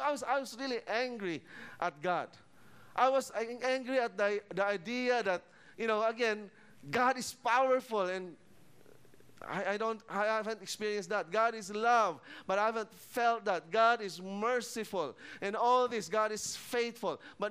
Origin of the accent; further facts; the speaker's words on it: Cebu, Central Visayas, Philippines; I grew up in Cebu. I was born and raised in Cebu.